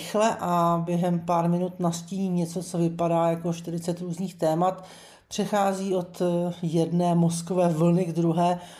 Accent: Australia; now in Berlin, Germany; Zejména já pocházím z Austrálie a tam je to úplně jinak. Tam je to počasí konstantní, není tam tolik změn.

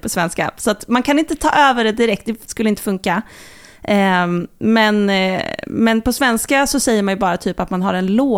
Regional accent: Sweden; first language Swedish; Så jag har halva min släkt i Tyskland. Men är uppvuxen i Sverige, så ja. Svenska är ju mitt första språk.

